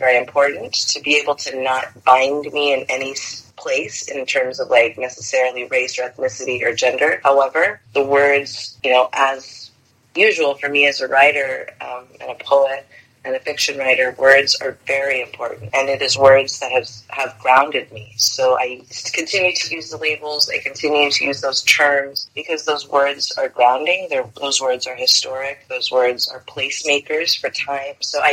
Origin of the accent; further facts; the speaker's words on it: Brownsville, Texas, United States; also born or lived in Los Alamos, Texas / Mission, Texas / McAllen, Texas / Mexico; So I was born in Brownsville, baptized at Our Lady of Guadalupe Church. But I also, spent my time very much in Los Alamos, Texas, which is right near the border.